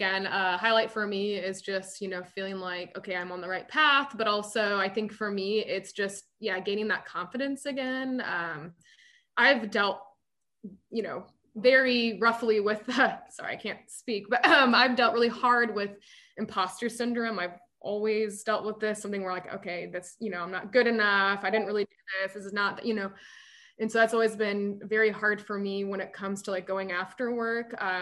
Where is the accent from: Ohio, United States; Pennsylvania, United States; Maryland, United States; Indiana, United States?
Indiana, United States; Noblesville; come on, it's your hometown. You gotta, you know, I'm from Noblesville.